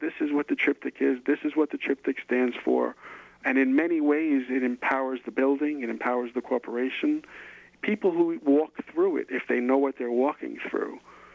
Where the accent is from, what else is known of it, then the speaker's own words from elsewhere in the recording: New York City, New York, United States; I grew up in and around New York City, I always went there